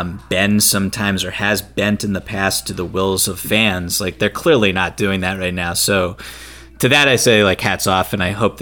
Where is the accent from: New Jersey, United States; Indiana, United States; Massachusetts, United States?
Massachusetts, United States; Boston; And, you know, I'm from Boston, right outside of Boston, grew up with this.